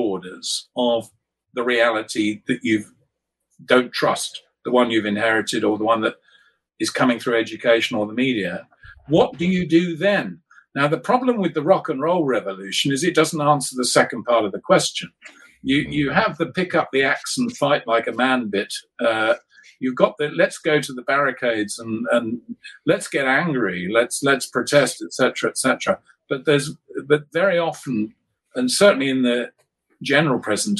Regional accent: United Kingdom; it was obvious to me when I was growing up in Britain, where there was a socialist government of a sort in the late 60s and early and to mid 70s

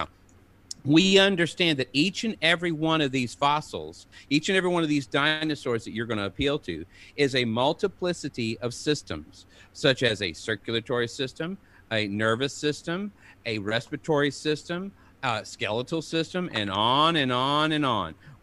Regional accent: Kentucky, United States; I'm from Eastern

